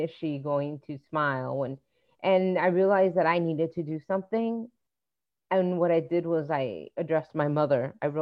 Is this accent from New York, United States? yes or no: no; New Jersey, United States; I grew up in a biracial, multicultural home, and deals with grief and with growing up in New Jersey and the things that come with that sort of family, being a child of immigrants.